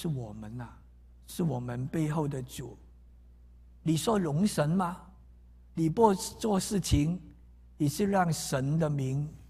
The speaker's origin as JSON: {"language": "Chinese", "region": "Guangdong", "country": "China", "said": "我们广东人说说离地啊"}